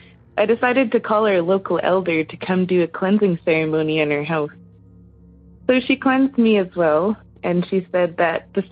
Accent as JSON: {"language": "English", "town": "Flin Flon", "region": "Manitoba", "country": "Canada", "said": "I am from Flin Flon, Manitoba."}